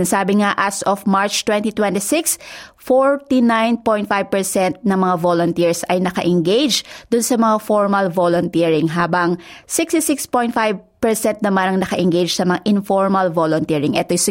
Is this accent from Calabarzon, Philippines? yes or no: no; Central Luzon, Philippines; nung bata ako, naalala ko yung sinabi mo na pabasa, pasyon yung tawag sa amin sa probinsya sa Tarlac